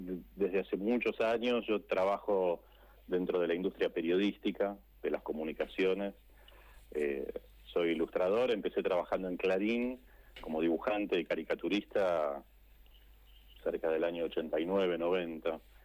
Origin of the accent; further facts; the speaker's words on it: Buenos Aires, Argentina; now in Mercedes, Argentina; yo soy de Capital